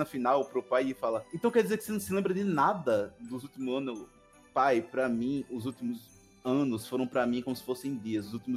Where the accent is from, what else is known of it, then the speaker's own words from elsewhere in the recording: Brazil; ainda mais que a gente é brasileiro, entendeu?